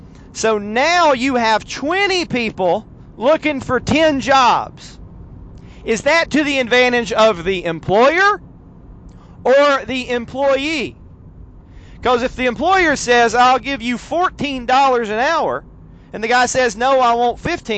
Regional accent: Chattanooga, Tennessee, United States; I grew up in Chattanooga, Central Baptist Church in Hickson.

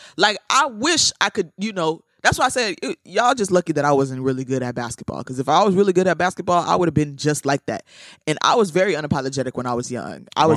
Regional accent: Streamwood, Illinois, United States; I'm completely okay with saying that I'm from Streamwood, wow. But I'm also completely okay with being like, I'm from Chicago and I love Chicago shit.

